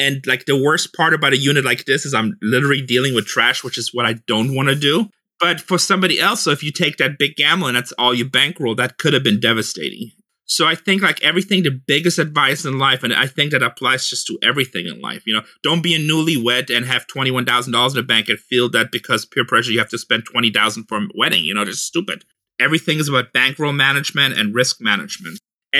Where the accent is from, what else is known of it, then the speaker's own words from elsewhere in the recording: Germany; now in United States; I'm an immigrant, just for the record, first generation. I wasn't even born here, so my daughter's first generation. I'm from Germany.